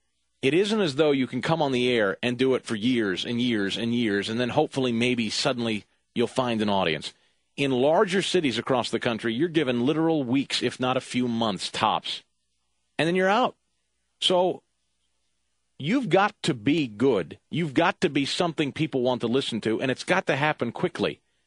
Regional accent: Kansas City, United States; Let's go to Kansas City, my hometown.

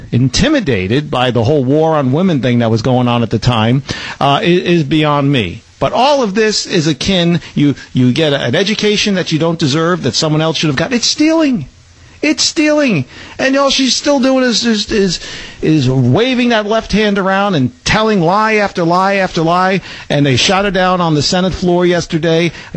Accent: New York City, New York, United States; Let's move on to Ed at WABC, my hometown of New York City.

